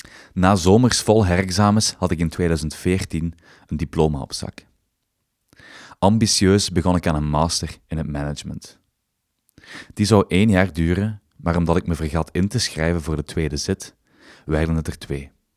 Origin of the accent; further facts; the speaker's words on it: Zolder, Flanders, Belgium; also born or lived in Genk; geboren in Genk, opgegroeid in Zolder.